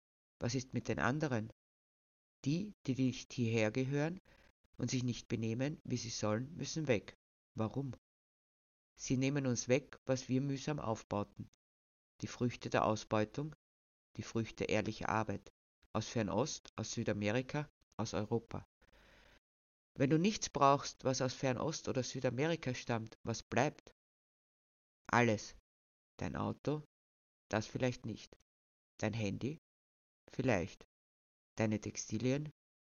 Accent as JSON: {"language": "German", "country": "Austria", "said": "Ich bin Österreicherin."}